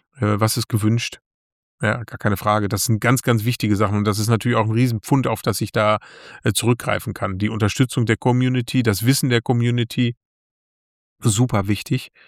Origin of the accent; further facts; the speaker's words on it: Bad Lippspringe, North Rhine-Westphalia, Germany; für mich war es wirklich eine Bude hier bei uns in Bad Lippspringe, wo ich schon seit Kindheitstagen hingegangen bin.